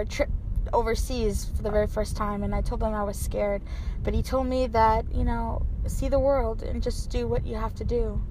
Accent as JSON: {"language": "English", "region": "New York", "country": "United States", "said": "Hi, Tony and Jenny. … I'm from New York."}